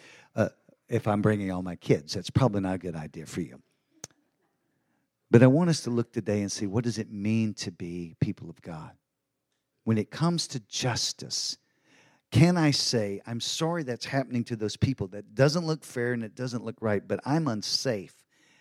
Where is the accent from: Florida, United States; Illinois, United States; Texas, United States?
Texas, United States; But as a man and being a Texan, Joe, you know this here.